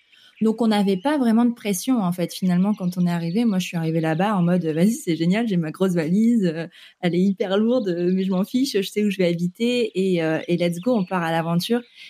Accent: France; accent: French; J'ai l'accent typique français, ça, c'est sûr. Je n'ai pas l'accent du Nord, mais j'ai clairement un accent français quand je parle en anglais.

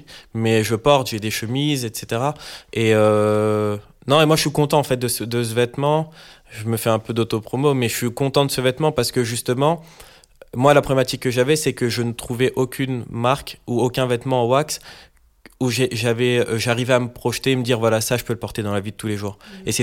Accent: France; j'aime me rappeler que je suis français quand je vois que je parle très très mal anglais.

